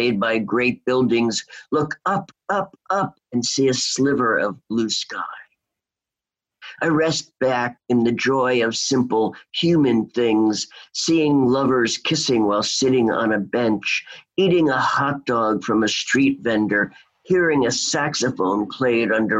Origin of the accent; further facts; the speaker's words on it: New York City, New York, United States; also born or lived in Seattle; if it's Seattle or my hometown, New York City